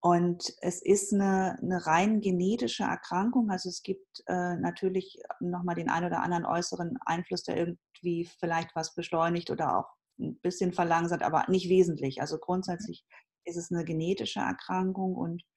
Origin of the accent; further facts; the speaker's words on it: Schleswig-Holstein, Germany; Ich komme so ein bisschen aus der Provinz in Schleswig-Holstein, bin auf einem Bauernhof groß geworden.